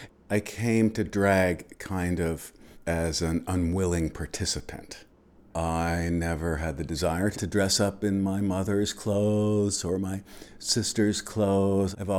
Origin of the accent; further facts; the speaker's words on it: Wellesley, Massachusetts, United States; I was born and raised in Wellesley, and I was the fourth and last child of my mother, who had three husbands.